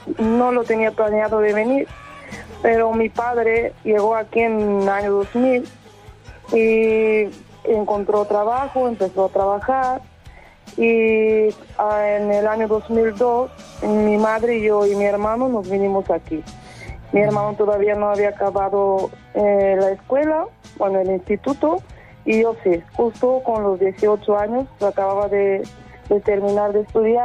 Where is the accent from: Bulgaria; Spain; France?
Bulgaria; Varna, Varna Province; Ahí también vivía en el mar, ahí en el Mar Negro. Uh-huh. En ciudad de donde vengo se llama Varna. Es famoso ahí en Bulgaria